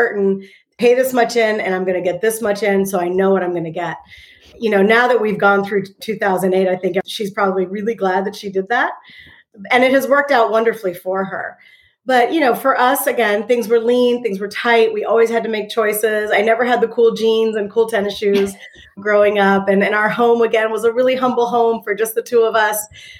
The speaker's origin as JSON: {"language": "English", "country": "Puerto Rico", "tie": "born or raised there", "also_born_or_lived": "Germany", "lives_now": "United States", "said": "I am the only daughter of a single Puerto Rican mother. And I was born in Germany. I come from a military family. And when I was about 5 years old, we moved back to Puerto Rico."}